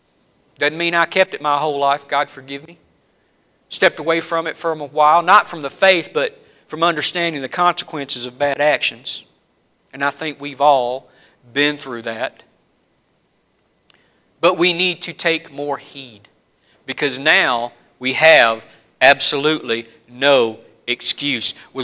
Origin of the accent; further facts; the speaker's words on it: the South, United States; accent: Southern; notice my southern accent just kicked in right there